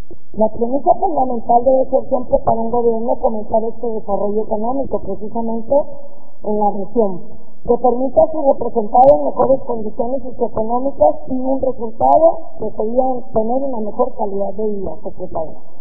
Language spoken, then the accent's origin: Spanish; Acaponeta, Nayarit, Mexico; del cual yo soy de Acaponeta